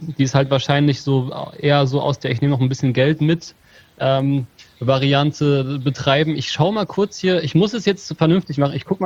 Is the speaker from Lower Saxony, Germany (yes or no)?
yes; Hamelin, Lower Saxony, Germany; born there; ich bin in Hameln geboren.